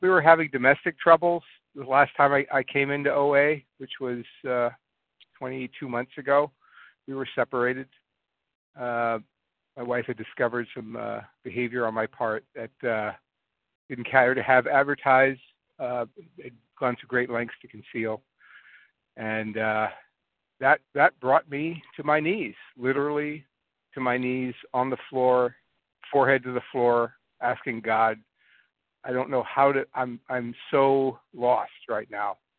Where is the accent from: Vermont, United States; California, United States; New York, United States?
California, United States; I'm from the, I'm from the land of Mickey Mouse in Southern California.